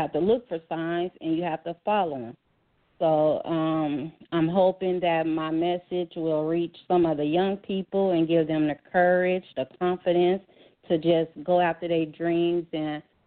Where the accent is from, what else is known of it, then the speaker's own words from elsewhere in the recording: Las Vegas, Nevada, United States; I'm from Las Vegas.